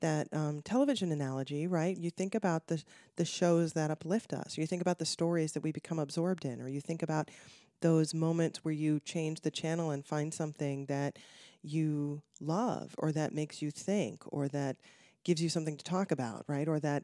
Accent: Connecticut, United States; I grew up in Connecticut.

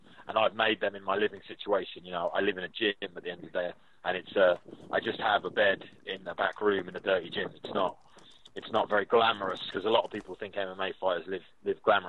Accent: England, United Kingdom; I feel like I've been tarnished as a Brit, because I'm very proud of England and I'm very proud of the UK.

